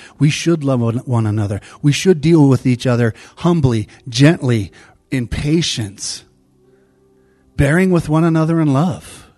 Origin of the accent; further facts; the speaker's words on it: Ireland; Now, I'm Irish, so I can make all the Irish jokes I want.